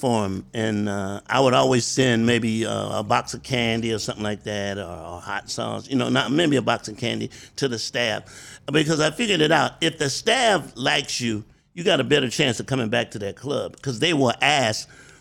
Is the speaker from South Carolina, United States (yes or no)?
yes; Columbia, South Carolina, United States; And, you know, like, I'm from South Carolina. I'm a little country boy.